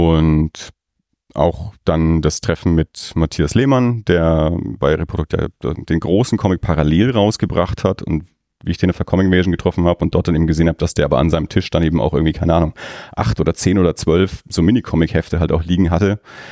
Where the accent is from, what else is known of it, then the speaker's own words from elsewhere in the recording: Erlangen, Bavaria, Germany; born there; ich bin 76er Jahrgang in Erlangen geboren, von daher war das ja direkt bei mir vor der Haustür